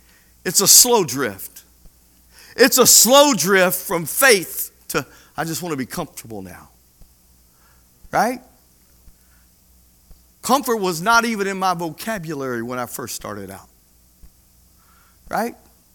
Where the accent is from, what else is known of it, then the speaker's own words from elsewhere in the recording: Petal, Mississippi, United States; I was from Hattiesburg, Mississippi, Petal, Mississippi. I'm a nobody from nowhere.